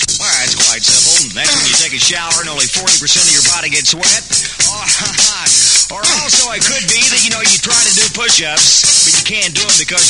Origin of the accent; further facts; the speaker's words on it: Oklahoma, United States; I admitted blatantly to every Texan I saw that I was from Oklahoma, and I hope the Sooners kill the Longhorns.